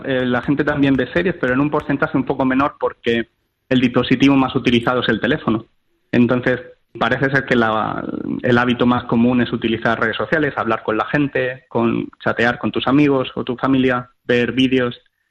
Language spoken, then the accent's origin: Spanish; Spain; Bueno, yo soy español y ciertamente no